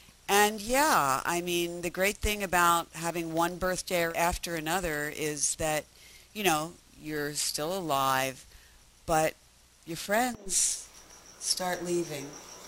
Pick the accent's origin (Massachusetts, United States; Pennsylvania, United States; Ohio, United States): Pennsylvania, United States; Bala Cynwyd; also born or lived in Philadelphia; And not just Center City, where I have to admit, I was born there, but I grew up in Montgomery County in Bala Cynwyd